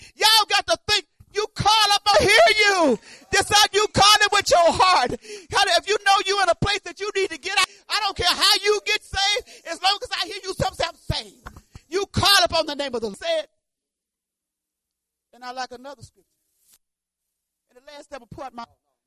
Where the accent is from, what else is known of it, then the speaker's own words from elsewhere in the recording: Detroit, Michigan, United States; born there; And I was born in Detroit in the gutter, you know what I'm saying?